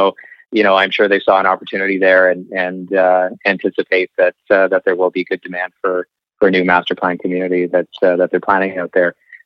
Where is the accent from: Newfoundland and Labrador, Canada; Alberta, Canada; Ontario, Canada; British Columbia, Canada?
British Columbia, Canada; I'm from the Okanagan, so I'm going to say that's one I'm excited about. And you know, I'm from the southern part of the valley